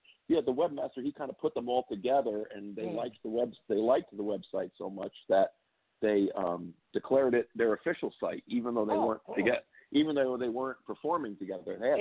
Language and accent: English; Wayne, New Jersey, United States; Yeah, I was born there. I was born in Patterson, but I actually grew up in Wayne Township.